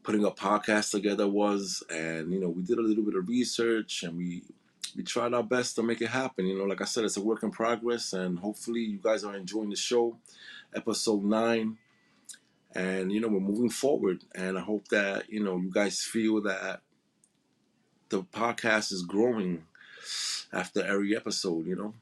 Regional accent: New York City, New York, United States; And you know, I grew up in the South Bronx, maybe 10 minutes away from Yankee Stadium.

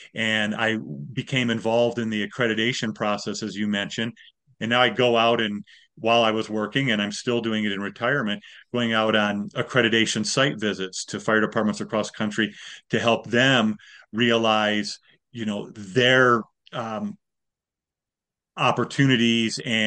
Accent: Wyoming, United States; also born or lived in Michigan; Wyoming is really home to me. I moved away from Michigan when I was young enough that I remember more of growing up in Wyoming.

